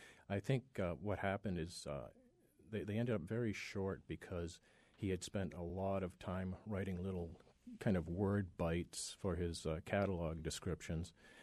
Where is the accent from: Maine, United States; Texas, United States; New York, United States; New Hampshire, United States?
Maine, United States; West Peru; also born or lived in Rumford; I was born in Rumford and grew up in West Peru, about two towns over from where L.L. Bean was born in Greenwood.